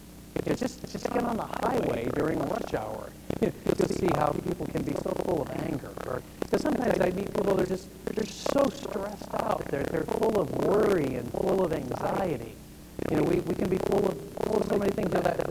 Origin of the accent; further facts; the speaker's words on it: Northeast, United States; I grew up in the Northeast where my parents were from Maine. I ate a lot of lobster growing up.